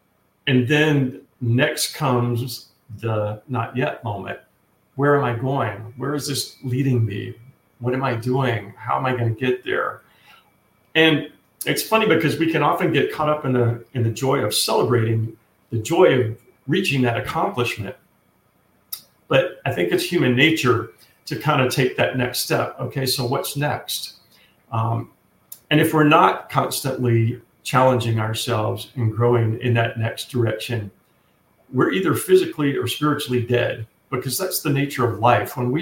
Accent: Louisiana, United States; growing up in South Louisiana, there was no snow anywhere around to even think about taking up the sport of snow skiing.

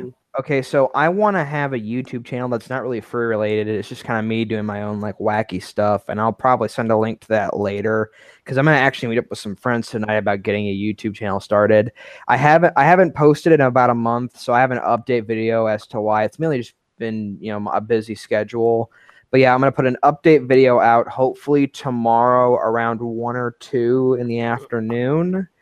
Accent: Detroit, Michigan, United States; Okay, I am from Detroit originally, and I've been in some shitty places.

